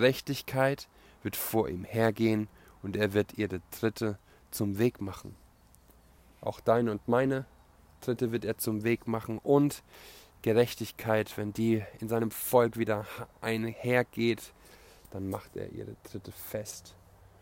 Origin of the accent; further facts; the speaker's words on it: Germany; Und das ist das, was wir in Israel auch merken, dass wir als Deutsche durch diese Gnade, wem viel vergeben ist, der kann viel lieben